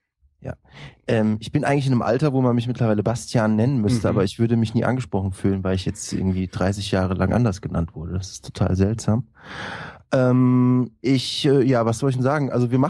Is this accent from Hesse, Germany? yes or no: yes; Frankfurt, Hesse, Germany; Und ich komme aus Frankfurt